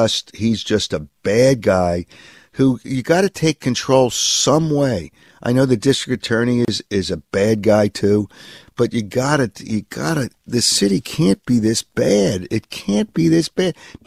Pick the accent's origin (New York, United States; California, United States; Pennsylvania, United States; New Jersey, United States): Pennsylvania, United States; Philadelphia; Born and raised in Philadelphia. It is such a terrible city right now.